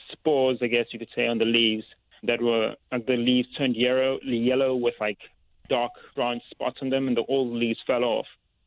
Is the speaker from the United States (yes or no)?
no; South Africa; moved away; so I'm from South Africa originally